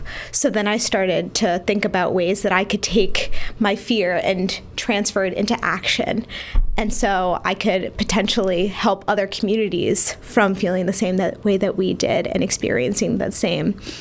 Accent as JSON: {"language": "English", "town": "Sandy Hook", "region": "Connecticut", "country": "United States", "said": "I just feel like I came from Sandy Hook with this unique perspective of being from that town and being able to say, yes, I'm from Sandy Hook"}